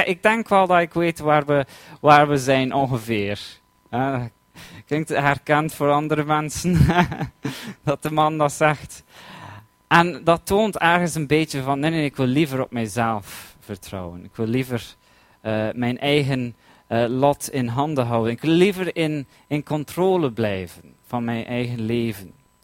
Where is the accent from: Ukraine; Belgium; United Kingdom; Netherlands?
United Kingdom; London; Toen ik opgroeide in een kerk in Londen